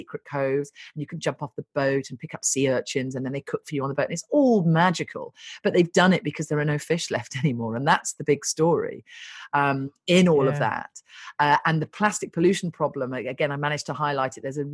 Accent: East Midlands, United Kingdom; I grew up in Rutland, which is this tiny little county bordering Leicestershire. I grew up in a house in a tiny little village.

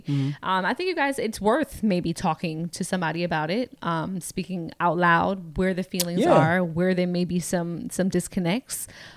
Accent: Brooklyn, New York, United States; I'm 32 from Brooklyn.

